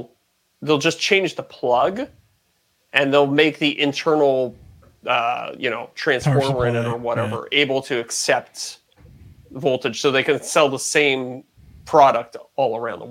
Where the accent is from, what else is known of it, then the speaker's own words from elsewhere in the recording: Canada; It's on pre-order right now for Canadians. Oh, I hate being Canadian.